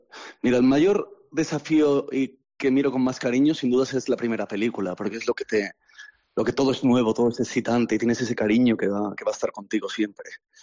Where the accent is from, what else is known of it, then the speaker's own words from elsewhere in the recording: Barcelona, Catalonia, Spain; moved away as an adult; now in London, United Kingdom; Yo soy de Barcelona, soy aquí español de Barcelona. Decidí irme a Londres ya con una, ya no tan joven. Pensé que era como mi último tren, tenía 30 años.